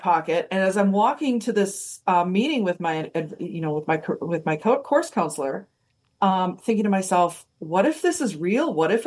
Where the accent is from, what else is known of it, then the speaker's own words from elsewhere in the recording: Peshtigo, Wisconsin, United States; I grew up, the town is Peshtigo.